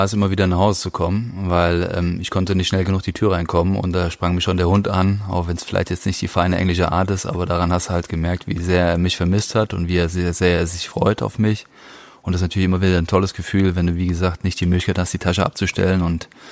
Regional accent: Rhineland-Palatinate, Germany; Dadurch, dass ich aber auch sehr ländlich aufgewachsen bin im Westerwald, da bist du mit Tieren aufgewachsen.

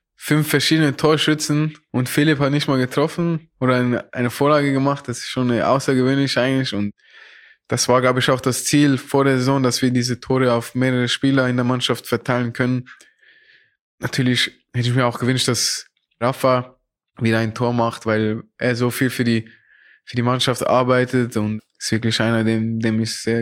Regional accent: Switzerland

